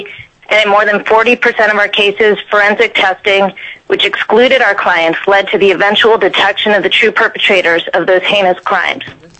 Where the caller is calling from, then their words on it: Vermont, United States; I'm calling from Vermont.